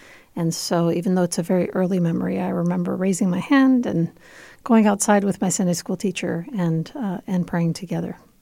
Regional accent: Argentina; I was raised in Argentina. My mother is Argentinian.

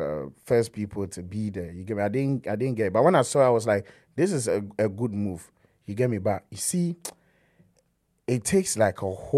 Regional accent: Ghana; English is a second language; That'd be where I'm from Ghana. Definitely the language being instilled in me, you get me?

